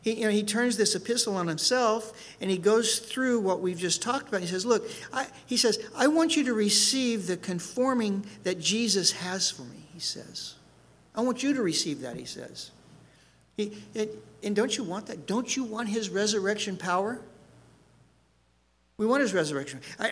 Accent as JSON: {"language": "English", "region": "Oklahoma", "country": "United States", "tie": "born or raised there", "said": "I was raised here as a kid before we moved to California. I am from Oklahoma. I think I'm the only Calvary pastor in Oklahoma from Oklahoma."}